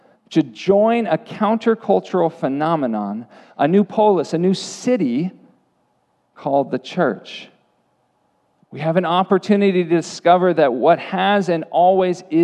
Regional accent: United States; I was born and raised in this country. I'm as American as apple pie. I'm a U.S. citizen through and through, and I live in a Christian nation.

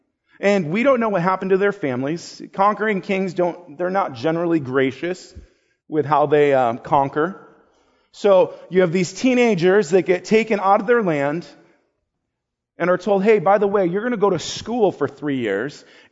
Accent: Buffalo, New York, United States; so when it's cold here, I'm from Buffalo, so when it's cold here, she was out swimming with the girls.

